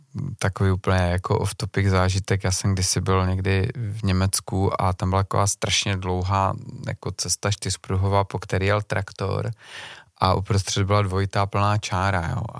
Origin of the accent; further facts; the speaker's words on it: Moravia, Czechia; tak konec konců my jsme Moraváci, rozumíš?